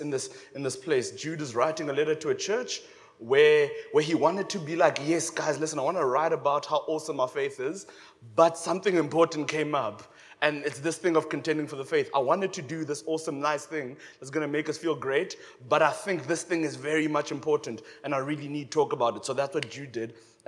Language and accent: English; Lesotho; I think you said I'm from Lesotho.